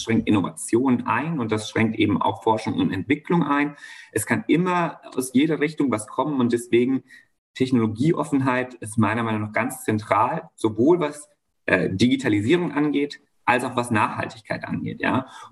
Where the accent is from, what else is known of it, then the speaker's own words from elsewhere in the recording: Rhineland-Palatinate, Germany; fahre einmal in den Westerwald, in meine Heimat, um mit meiner kleinen Schwester zu feiern.